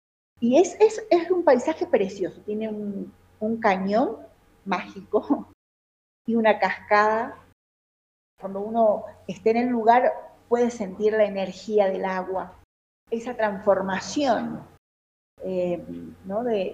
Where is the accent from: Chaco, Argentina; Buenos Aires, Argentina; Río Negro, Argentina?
Buenos Aires, Argentina; venimos de Buenos Aires y estamos acostumbrados a ir a los patios de tango